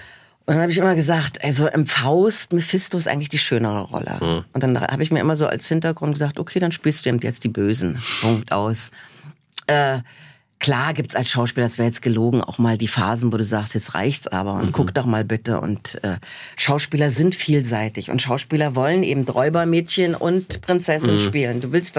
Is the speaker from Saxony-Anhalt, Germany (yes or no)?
yes; Saxony-Anhalt, Germany; ich komme aus Sachsen-Anhalt